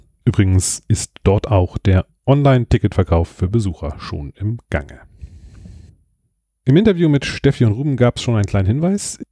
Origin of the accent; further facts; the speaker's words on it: Croatia; Ich komme aus Kroatien.